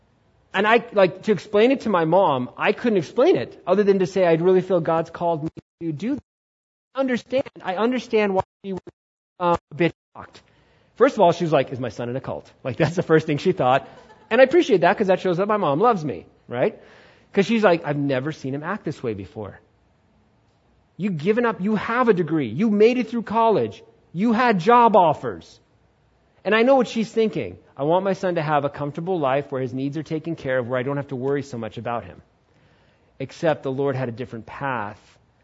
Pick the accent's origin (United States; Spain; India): India; So if you're listening on the radio, I'm Indian, by the way.